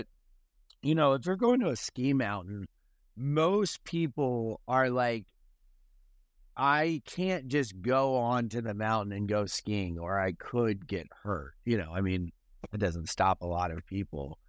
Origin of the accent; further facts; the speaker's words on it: Delaware, United States; now in Charleston, United States; hike meant nature walk because I'm from Delaware, which is a flat state. You know, the highest elevation in Delaware is like, I think 15 feet. We live in the low country in Charleston.